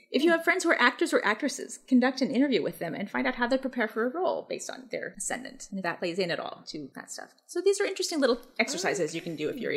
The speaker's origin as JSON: {"language": "English", "town": "Seattle", "region": "Washington", "country": "United States", "tie": "born or raised there", "also_born_or_lived": "Baltimore", "said": "And that actually came in handy, not just growing up in Seattle, but when I moved to, when I went to college, I went to college in Baltimore."}